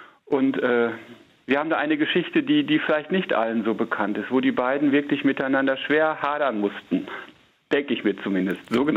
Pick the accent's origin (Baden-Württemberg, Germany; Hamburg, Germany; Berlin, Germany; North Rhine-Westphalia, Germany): North Rhine-Westphalia, Germany; born there; Also der Münsterländer, ich bin gebürtig aus Münsterland